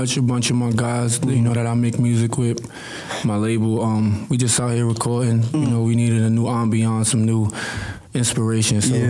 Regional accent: Harlem, New York, United States; Come to Harlem, we outside.

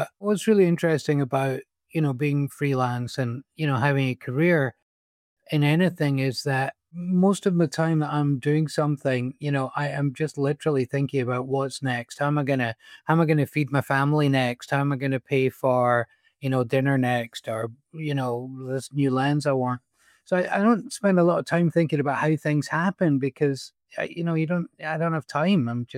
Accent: Scotland, United Kingdom; And I went, no, I am Scottish. I promise.

